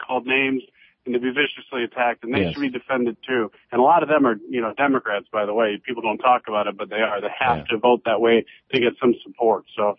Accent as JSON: {"language": "English", "region": "Louisiana", "country": "United States", "tie": "born or raised there", "said": "You know, I grew up in Louisiana, and it's just sensitive when people just say redneck"}